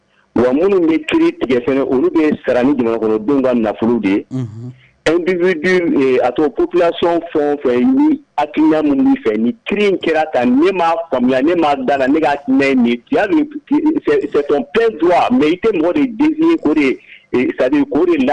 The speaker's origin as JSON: {"language": "French", "country": "Mali", "said": "Voilà, on est malien."}